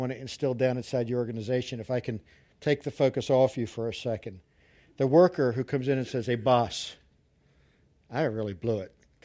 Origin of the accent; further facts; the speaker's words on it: Mount Joy, Pennsylvania, United States; also born or lived in Brunnerville; But I made a boo-boo in Mount Joy, Pennsylvania, where I grew up. I was born in Brunnerville, and we moved to Mount Joy.